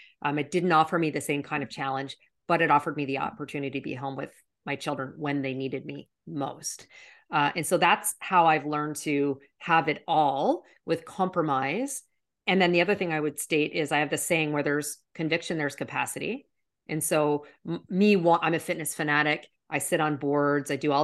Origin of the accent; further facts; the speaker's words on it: Canada; I'm Canadian originally. So good, you know, good Canadian.